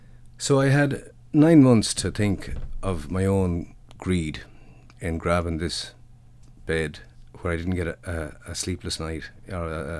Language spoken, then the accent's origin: English; Glasson, Westmeath, Ireland; now in United States; I'm from Athlone, about 4 miles outside Athlone, a place called Glasson on the westerly bank of the River Shannon. I've been living in the States for the last 20 plus years.